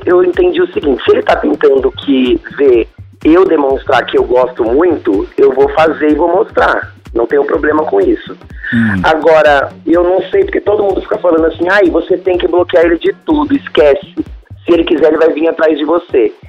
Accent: Amparo, São Paulo, Brazil; Eu sou de Amparo, interior de São Paulo.

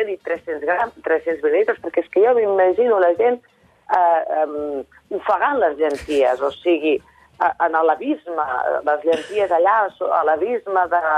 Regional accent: Catalonia, Spain; Jo soc del Vallès Oriental i allà la mongeta del Ganxet hi ha veneració

